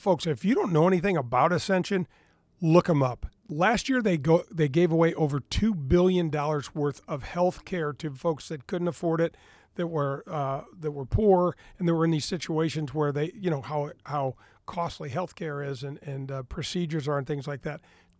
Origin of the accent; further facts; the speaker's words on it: Missouri, United States; I mean, Danny, I grew up in North County. I grew up in, and so I know all these areas.